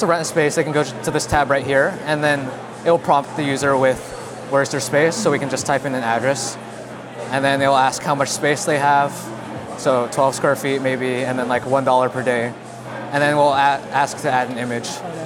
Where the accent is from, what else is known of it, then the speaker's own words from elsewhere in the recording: Utah, United States; I'm a first year in Thayer. And I'm from Utah originally.